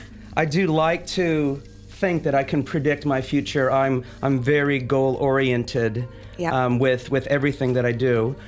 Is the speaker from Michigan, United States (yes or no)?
no; Huntington Beach, California, United States; now in New Zealand; grew up in Huntington Beach, California.